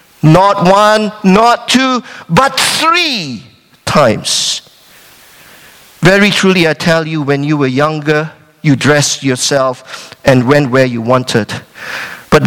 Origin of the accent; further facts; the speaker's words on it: Malaysia; I grew up in Malaysia, where there are the same type of weather and there's the same type of beach.